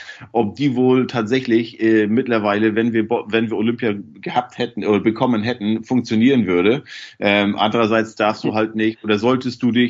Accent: Northern Germany, Germany; also ich hatte ja damals als Norddeutscher 2 Fische im Pool mit Hamburg und Boston.

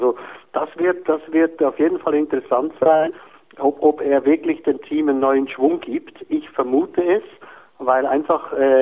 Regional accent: Switzerland; da habe ich ein spezielles Auge drauf als Schweizer.

